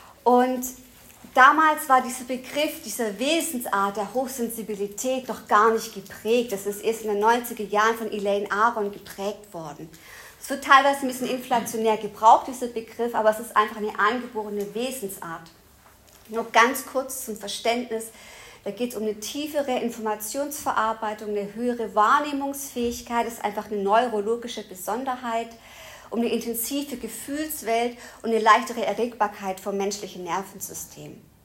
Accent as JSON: {"language": "German", "town": "Stuttgart", "region": "Baden-Württemberg", "country": "Germany", "said": "Ich bin 40 Jahre alt. Ich komme aus Stuttgart. Ich versuche, möglichst Hochdeutsch zu sprechen und nicht zu sehr in Dialekt zu verfallen."}